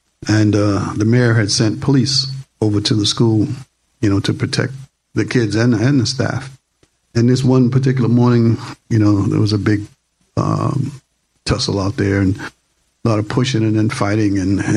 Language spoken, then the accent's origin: English; Boston, Massachusetts, United States; I said, "Yeah, I'm from Boston."